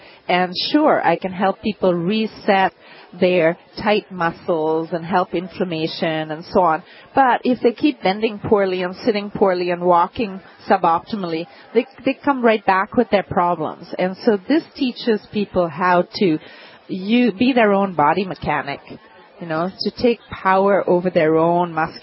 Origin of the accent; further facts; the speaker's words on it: India; also born or lived in Netherlands; I was born in Holland.